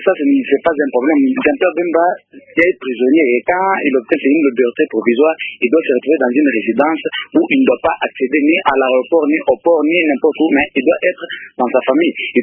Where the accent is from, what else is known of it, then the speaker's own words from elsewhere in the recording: DR Congo; C'est pas bien, on est congolais, on doit quand même comprendre que c'est pas correct l'attitude de ces trois pays-là